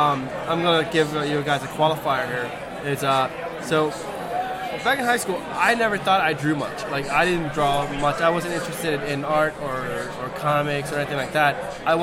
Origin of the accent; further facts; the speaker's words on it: Leesburg, Virginia, United States; Washington, D.C. I think that Leesburg, Virginia, which is next to Washington, D.C.